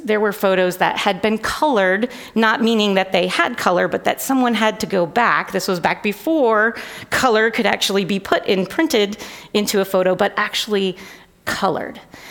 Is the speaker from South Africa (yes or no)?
no; Connecticut, United States; now in Ohio, United States; I grew up in Connecticut, very close to Massachusetts.